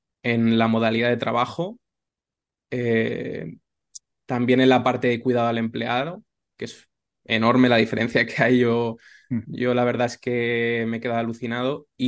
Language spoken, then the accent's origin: Spanish; Albacete, Castilla-La Mancha, Spain; yo también porque soy procedente de Albacete y en Albacete somos los que somos